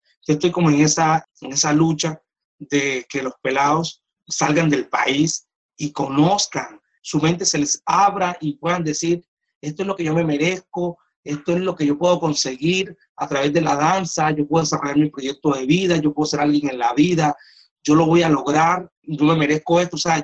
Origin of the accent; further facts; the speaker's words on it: San Basilio de Palenque, Bolívar, Colombia; me siento orgullosa también de mi pueblo natal, que es San Basilio de Palenque